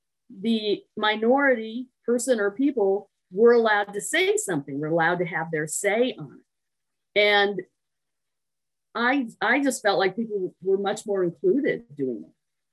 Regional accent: Tucson, Arizona, United States; Because I grew up in Tucson, but I left for a long time, came back about 20 years ago or so

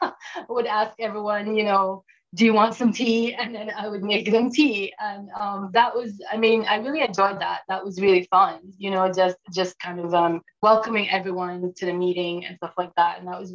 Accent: Belize; I'm from Belize.

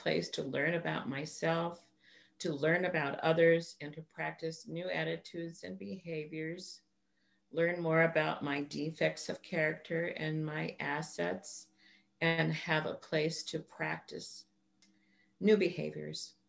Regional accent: Tucson, Arizona, United States; as Mike said, and I'm from Tucson, Arizona.

